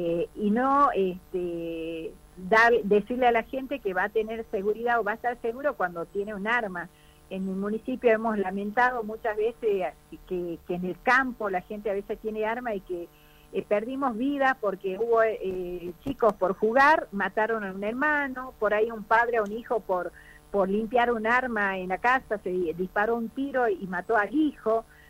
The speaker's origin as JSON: {"language": "Spanish", "region": "Salta", "country": "Argentina"}